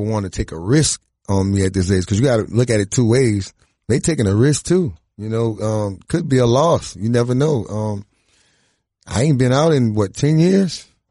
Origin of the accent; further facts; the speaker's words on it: New Orleans, Louisiana, United States; the fact that I'm from New Orleans, I got attitude.